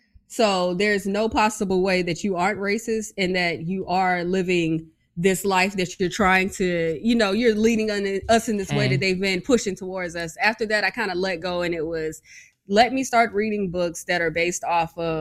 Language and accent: English; the South, United States; growing up in the South and being into astrology and tarot and then coming from Kojic, it was rough.